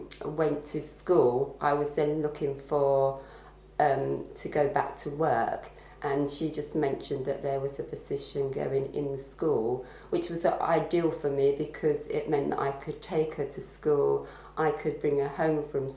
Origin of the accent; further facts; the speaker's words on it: Westminster, London, United Kingdom; I was born in Westminster, and I've lived here all my life. My parents were also born in Westminster